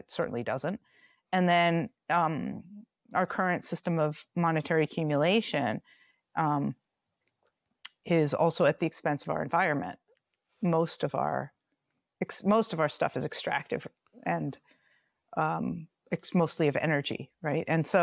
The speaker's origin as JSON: {"language": "English", "country": "United States", "tie": "born or raised there", "said": "Because I was growing up in America and that Yugoslavia was this like evil communist state"}